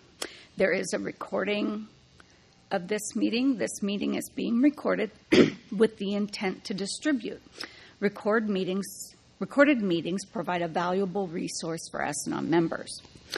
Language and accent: English; Brea, California, United States; I'm from Brea, California.